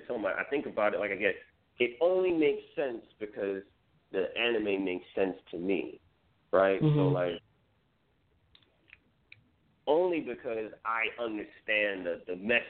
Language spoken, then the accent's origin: English; Belize; the neighborhood where I grew up in Belize, there's another ironic point that the nickname of that neighborhood was called Old Japan, you know.